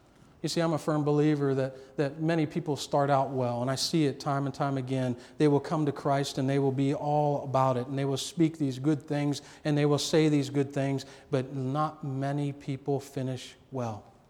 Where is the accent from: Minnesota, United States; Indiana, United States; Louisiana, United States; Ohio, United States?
Ohio, United States; now in Northwest Ohio, United States; I come from Northeast Ohio, and some of the things here in Northwest Ohio are radically different.